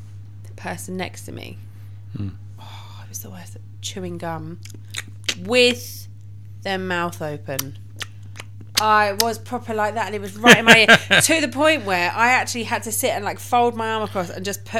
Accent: United Kingdom; Okay, next pet peeve for me, and I think that this is an ingrained in being British, queue jumpers.

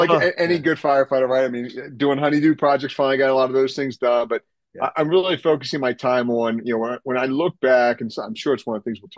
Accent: Baltimore, Maryland, United States; so I'm born and raised in Baltimore. The Orioles are my team.

